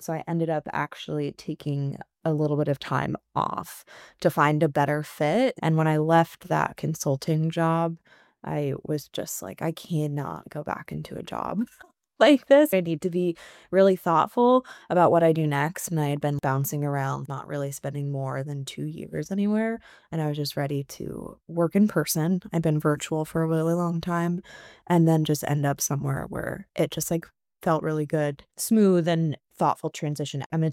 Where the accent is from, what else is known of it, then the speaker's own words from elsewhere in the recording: Colorado, United States; also born or lived in New Mexico; now in Vermont, United States; I grew up out west in Colorado and New Mexico.